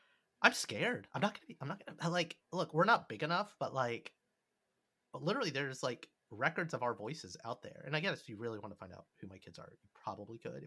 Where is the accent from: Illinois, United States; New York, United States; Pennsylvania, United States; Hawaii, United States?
New York, United States; Not a friend who moved to New York. I'm from New York.